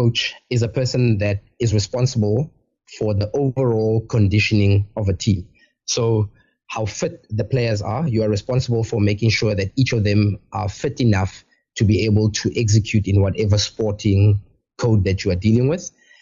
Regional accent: South Africa; this had been a dream since I was 9 years old, as most South African rugby players have the ambition and the desire to represent the country at some stage.

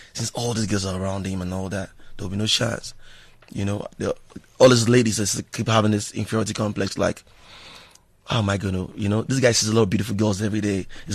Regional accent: Nigeria; Because I'm a Nigerian, I want more.

